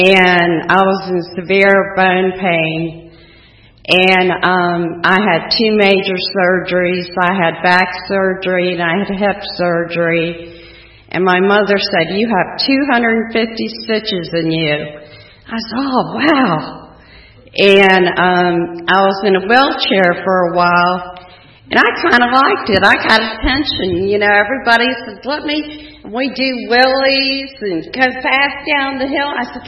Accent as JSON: {"language": "English", "town": "Abington", "region": "Maryland", "country": "United States", "tie": "born or raised there", "said": "I was brought up in Abington, Maryland, and it was a very, very small town."}